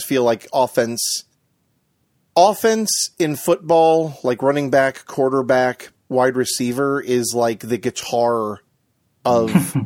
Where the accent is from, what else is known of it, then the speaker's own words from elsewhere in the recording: Fort Myers, Florida, United States; You're like from Fort Myers, and I'm from Fort Myers